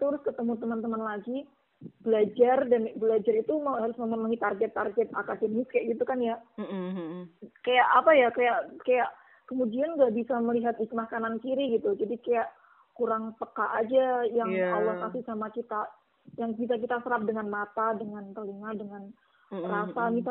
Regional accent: Semarang, Central Java, Indonesia; also born or lived in Jakarta; now in North Maluku, Indonesia; kalau aku dari kecil tuh kan tinggalnya di Semarang, terus kuliahnya di Jakarta. Jadi beneran yang melulu kota kayak gitu. Terus sekarang tinggalnya di Maluku Utara

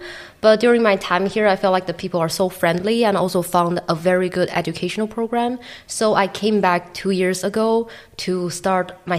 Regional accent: Beijing, China; English is a second language; where I'm from, I'm originally from Beijing, China. And when I was growing up, we would always celebrate Christmas, but we eat apples.

